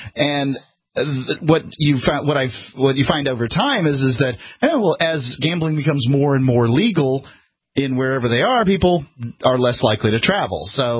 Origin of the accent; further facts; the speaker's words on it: Florida, United States; I didn't know of a state that had a lottery. I was from Florida.